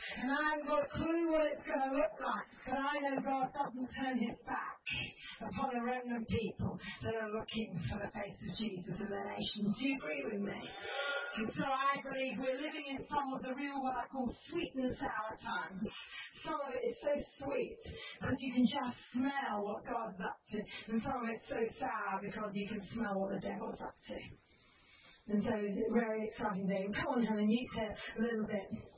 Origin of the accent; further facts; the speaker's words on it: India; I grew up 16 years in India, and we met in Oxford